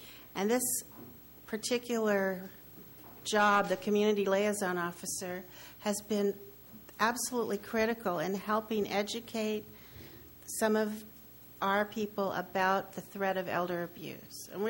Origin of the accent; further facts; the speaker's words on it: Morro Bay, California, United States; I'm from Morro Bay.